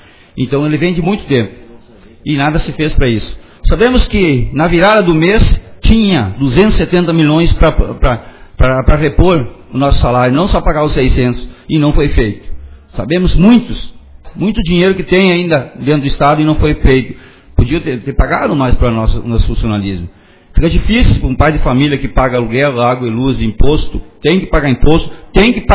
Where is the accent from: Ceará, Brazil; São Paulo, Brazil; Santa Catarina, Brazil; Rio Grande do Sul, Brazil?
Rio Grande do Sul, Brazil; Nós somos do Rio Grande. Nós adoramos o Rio Grande, por mais que esteja em crise.